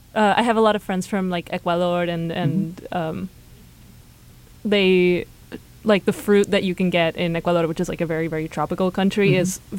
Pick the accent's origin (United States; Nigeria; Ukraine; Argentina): Argentina; first language Spanish; English is a second language; I'm from Argentina. So a lot of my music, well, not all, a lot. Some of my music is in Spanish, which mm-hmm. is my native language.